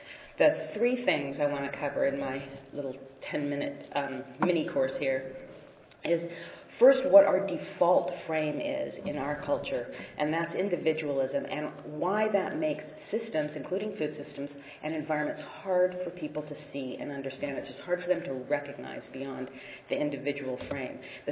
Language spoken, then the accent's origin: English; West Coast, United States; even though I'm from the West Coast.